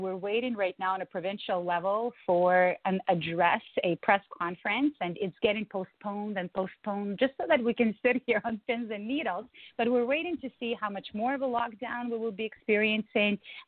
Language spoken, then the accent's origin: English; Ukraine; also born or lived in Soviet Union; I was born in the Soviet Union, right? I grew up in post-Soviet Ukraine.